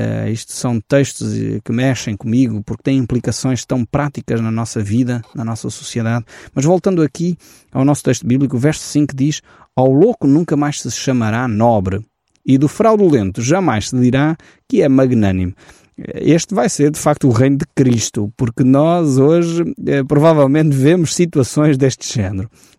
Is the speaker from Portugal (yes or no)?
yes; Portugal; a nossa cultura, a nossa base, como portugueses